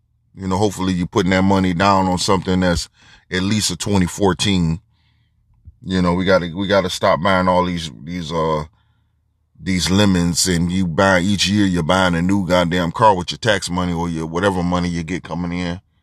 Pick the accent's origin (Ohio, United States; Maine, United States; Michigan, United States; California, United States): Michigan, United States; Detroit; now in Florida, United States; And I'm amazed at it because I grew up in Detroit, where you got all four seasons, sometimes in one day.